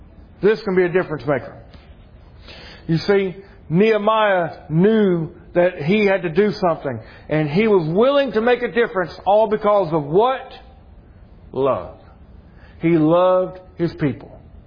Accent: Georgia, United States; accent: South Georgia English; Hey, I'm from Georgia. I speak South Georgia English. That's all I can do. My second language is English. My first is South Georgia English.

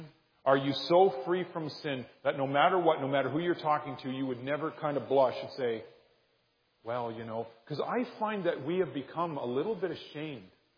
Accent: Canada; No, I have to laugh as a Canadian.

